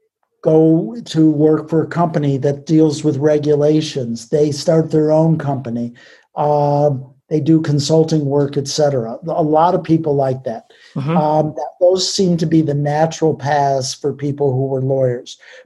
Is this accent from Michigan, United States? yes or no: yes; Michigan, United States; now in Seattle, United States; I'm from Michigan. And when I moved out to Seattle, people would say things like